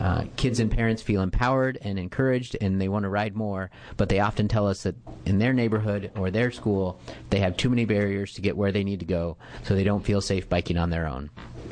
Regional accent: Eugene, Oregon, United States; born there; in 1972, I was born in Eugene.

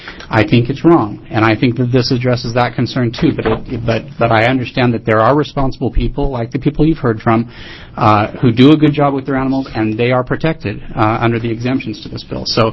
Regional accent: Waldport, Oregon, United States; I am from Walport, Oregon.

